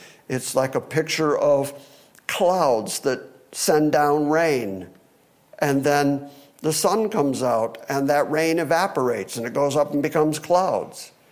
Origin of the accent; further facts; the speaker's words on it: Michigan, United States; When I was a kid, growing up in Michigan, my dad used to put on his snow boots